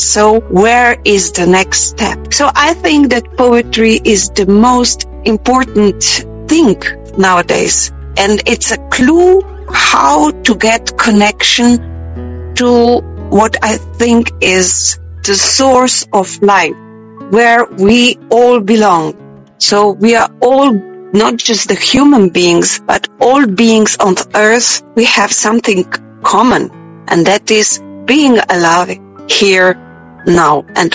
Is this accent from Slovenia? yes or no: yes; Slovenia; English is a second language; So not just Slovenia, which I love, it's my home country, but also some other places on the earth inspired me to write poem.